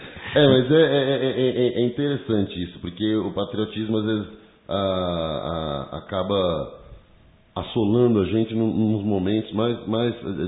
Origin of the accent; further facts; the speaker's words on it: São Paulo, Brazil; also born or lived in Salvador / Campinas; Já fui logo muito cedo para Bahia, em Salvador, onde eu passei minha primeira infância. E de Salvador fui para São Paulo, onde fui criado também ali até uma adolescência. Depois fui para o interior de São Paulo, Circuito das Águas. Daí voltei para São Paulo, depois fui para Campinas.